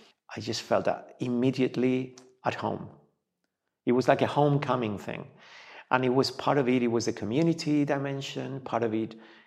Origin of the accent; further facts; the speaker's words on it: Spain; English is a second language; Well, I grew up in the Catholic Church as 99% of Spaniards used to in those days. We are a more secular society nowadays.